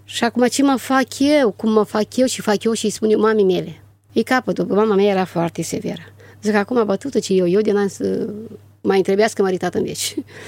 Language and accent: Romanian; Iazlovăț, Suceava County, Romania; Eu nu zici din Suceava, dar eram așa ca o, cum să vă spun, speriată. Dacă n-am vorbit niciodată cu un băiat, fată de la țară